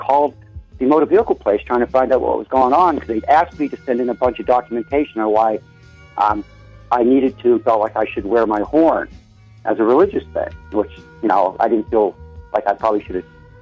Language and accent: English; Maine, United States; Well, I come from Maine. It gets cold up here in the winter.